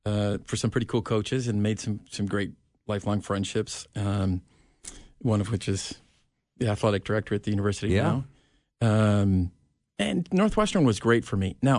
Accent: Ireland; I'm Irish. We're famous for kind of making stuff up.

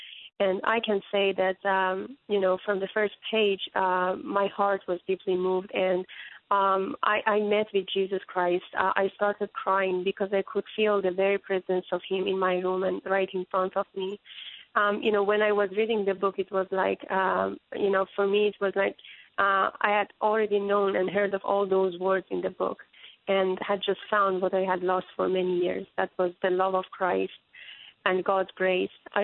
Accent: Iran; I'm from a Muslim background, and I grew up in Iran, an Islamic country.

